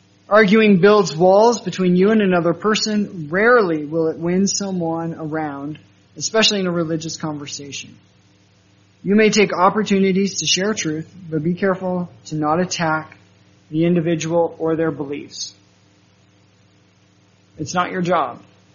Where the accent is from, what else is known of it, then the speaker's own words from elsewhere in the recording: Colorado, United States; I come from Colorado. I live on the plains, but I learned my directions because there are very large mountains on one side.